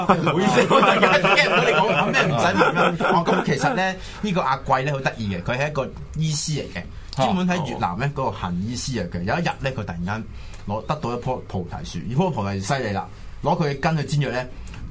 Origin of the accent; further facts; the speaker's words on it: China; 這個燈籠同我哋中國人又有啲唔同啊，